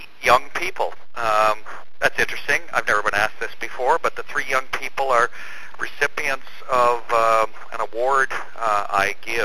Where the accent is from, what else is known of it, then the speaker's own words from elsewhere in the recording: Rexdale, Ontario, Canada; It's changed a lot since my day in the 60s when I grew up in Rexdale.